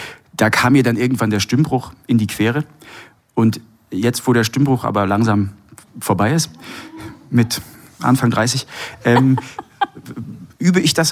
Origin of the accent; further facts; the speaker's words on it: Saarland, Germany; Ja, ich komme ja, wie gesagt, aus dem Saarland.